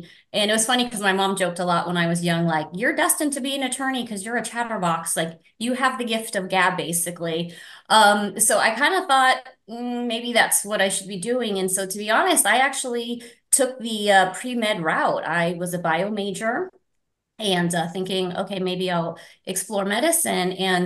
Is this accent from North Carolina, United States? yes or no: no; California, United States; So I grew up here in Orange County. Our family came to the Westminster area in 1980. So I was four at the time.